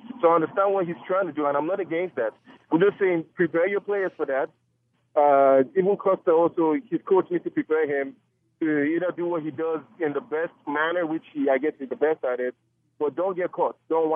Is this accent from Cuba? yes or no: no; Nigeria; I'm Nigerian.